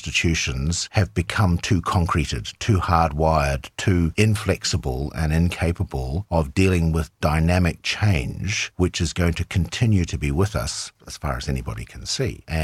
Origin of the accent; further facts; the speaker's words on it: New Zealand; in the Southern Pacific, where I come from New Zealand and in Australia